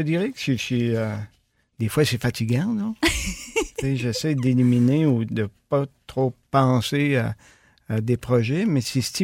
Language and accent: French; Saint-François-de-Pabos, Quebec, Canada; now in Gaspé, Canada; Bon, 64 ans. Moi, je viens de Saint-François-de-Pabot, un village d'à peu près à 5 kilomètres à peu près d'ici. Puis, oui. Je suis ici à Gaspé depuis 35 ans.